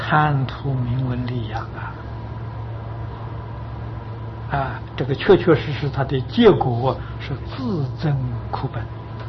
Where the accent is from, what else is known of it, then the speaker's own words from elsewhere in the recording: China; 我们中国人还有个老观念，还晓得防老啊